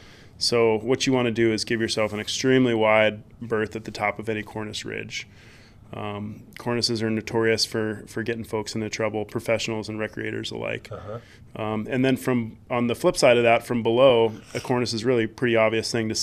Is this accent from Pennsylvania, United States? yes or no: no; Anchorage, Alaska, United States; Yeah, I grew up skiing here in Anchorage.